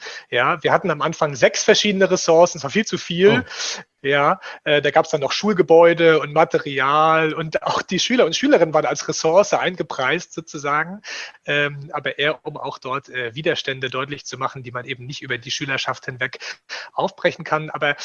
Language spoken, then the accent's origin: German; Rostock, Mecklenburg-Vorpommern, Germany; born there; gebürtiger Rostocker und habe nach meinem Abitur 4 Jahre im Ausland gearbeitet und danach mein Studium zur Lehrkraft für Spanisch und Sport in Leipzig absolviert, dann mein Referendariat in Thüringen im letzten Jahr beendet